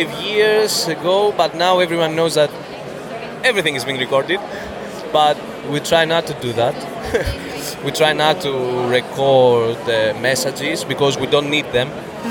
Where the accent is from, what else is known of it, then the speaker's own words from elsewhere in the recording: Greece; I'm from Greece.